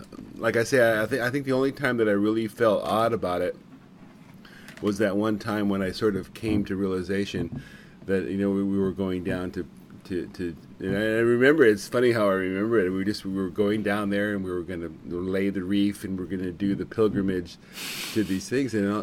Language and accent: English; Mexico City, Mexico; me being an American kid growing up in Mexico City